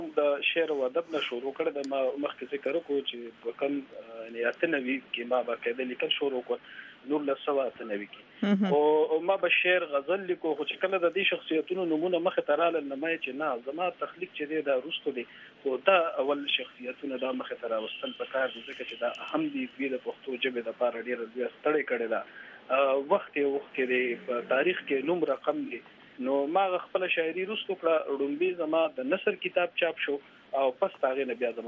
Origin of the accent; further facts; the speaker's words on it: Kharki, Khyber Pakhtunkhwa, Pakistan; also born or lived in Peshawar; نو زه د خیبر پښتونخوا تحصیل شبقدر سره تعلق ساتم، ډېره ادبي زرخیزه علاقه ده. زه په دغه کلی کې پیدا شوی یم، خرکی کلی کې.